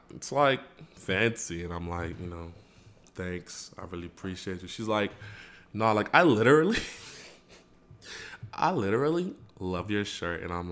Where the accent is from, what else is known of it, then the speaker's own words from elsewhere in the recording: Douala, Littoral, Cameroon; moved away; Where I'm from Douala, Cameroon. I don't know where y'all, if y'all don't know where that's from.